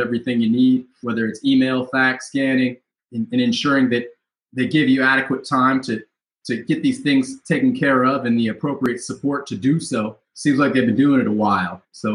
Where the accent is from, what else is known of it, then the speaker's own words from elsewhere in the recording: Perrysburg, Ohio, United States; also born or lived in Toledo; Born and raised in Northwest Ohio, in Toledo, and my family moved us to Perrysburg, Ohio, which is a suburb of Toledo, very early on.